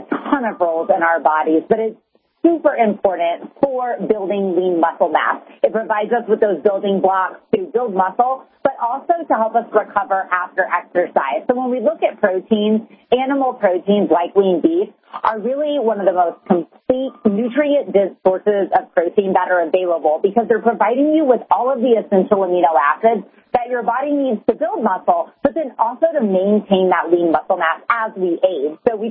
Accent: Texas, United States; No, girl, I'm from Texas, so snowboarding is not really at the top of my list. I've walked in snow, so that's important.

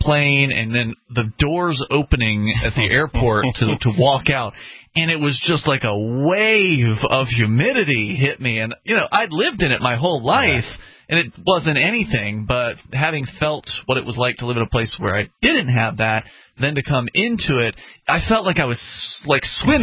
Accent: Florida, United States; I'm from Florida. I know.

